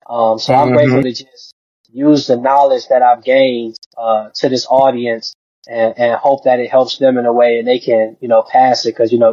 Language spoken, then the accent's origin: English; Detroit, Michigan, United States; because I come from Detroit, man. I'm from Detroit. And, mm-hmm. You know, Detroit has its own unique sound.